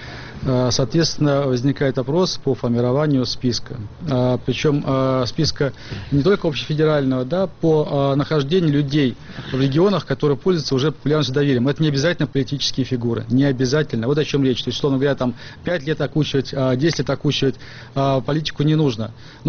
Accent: Nakhodka, Primorsky Krai, Russia; born there; also born or lived in Izhevsk; Я родился на Находке, во-вторых, я много поездил, в некоторых городах жил, вот в Ижевске я прожил года два, наверное.

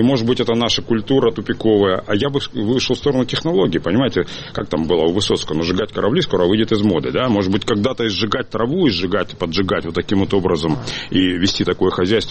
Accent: Far East, Russia; я вырос на Дальнем Востоке, отец был военным

